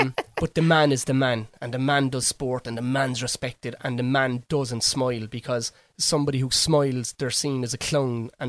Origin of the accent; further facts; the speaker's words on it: Cork, Munster, Ireland; I remember growing up in Cork, and it's there now.